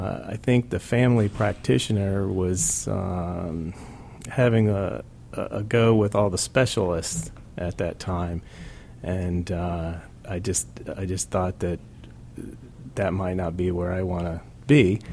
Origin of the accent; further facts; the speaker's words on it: Orlando, Florida, United States; I was born and raised in Orlando before the traffic was horrible.